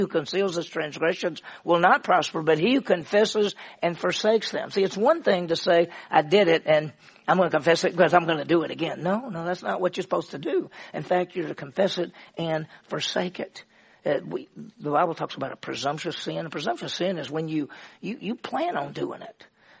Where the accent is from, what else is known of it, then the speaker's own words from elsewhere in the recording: Mississippi, United States; I'm from Mississippi, so we say AI.